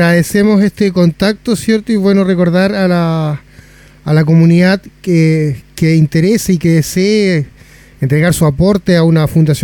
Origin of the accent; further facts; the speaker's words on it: Chile; nosotros como chilenos siempre nos hemos autocalificado como bastante solidarios.